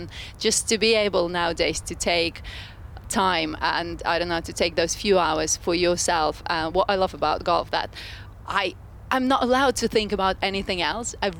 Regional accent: Ukraine; moved away; I mean, I'm from Ukraine. We don't really, that was never popular when I was growing up

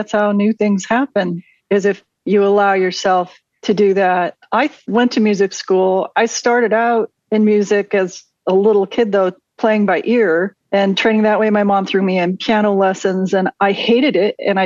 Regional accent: Oregon, United States; born or raised there

